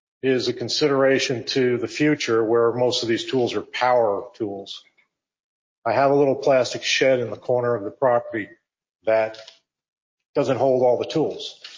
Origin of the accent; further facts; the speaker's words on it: New York, United States; growing up where I grew up in New York, you don't put anything that you value close to or adjacent to somebody else's property